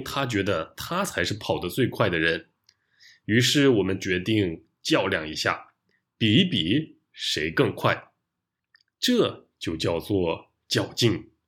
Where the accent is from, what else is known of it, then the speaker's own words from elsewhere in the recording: Taiyuan, Shanxi, China; 我的家乡是中国的山西省太原市，是一个北方城市，所以冬天还是挺冷的。最冷的时候可能有零下十几度吧。